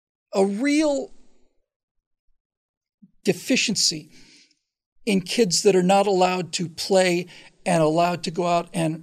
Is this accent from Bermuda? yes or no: yes; Bermuda; I did know two kids who were actually killed when I was growing up in Bermuda.